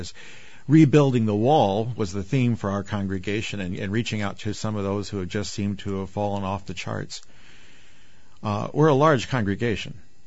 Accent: St. Louis, Missouri, United States; Where a congregation that I grew up in here in St. Louis has lost its school, we're growing.

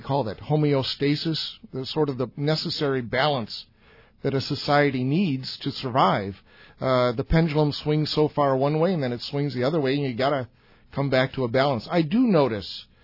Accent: Chicago, Illinois, United States; I grew up in Chicago during

